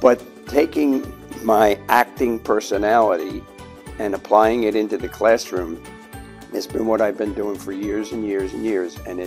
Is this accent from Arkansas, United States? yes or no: no; Mount Airy, Pennsylvania, United States; Yes, I grew up down here in Mount Airy, which is about a mile down the road